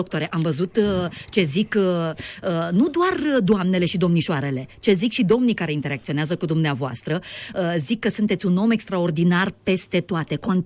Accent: Romania; Da, sunt româncă și țin cu ale mele.

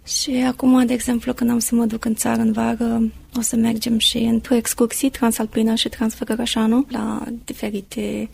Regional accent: Romania; now in Italy; Cei de la institut știu că sunt româncă.

